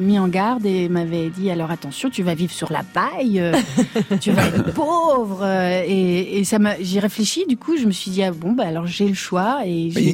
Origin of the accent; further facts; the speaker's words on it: Belgium; moved away as an adult; now in Paris, France; je venais d'avoir 18 ans, j'ai quitté la Belgique, mes racines, ma culture, ma famille, mes amis. Et je suis tombée dans le 16e arrondissement de Paris.